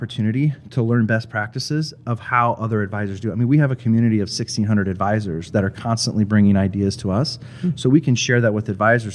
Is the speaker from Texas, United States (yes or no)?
no; Nebraska, United States; And I'm from Nebraska, born and raised in Nebraska, and this is going to be a very Nebraska story.